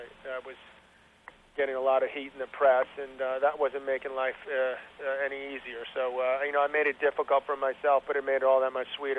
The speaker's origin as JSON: {"language": "English", "region": "New York", "country": "United States", "tie": "born or raised there", "said": "the way I grew up in New York was completely different to the way things are done in England."}